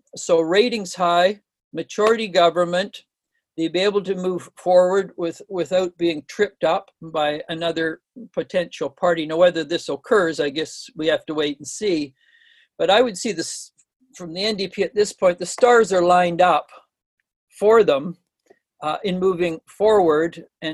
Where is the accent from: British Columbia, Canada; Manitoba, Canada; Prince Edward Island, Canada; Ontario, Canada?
Ontario, Canada; Toronto; No, I grew up in Toronto. Moved out here.